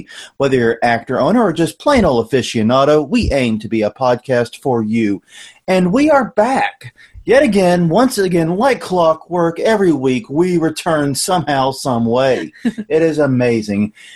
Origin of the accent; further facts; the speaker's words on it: New Orleans, Louisiana, United States; To be clear, we're from New Orleans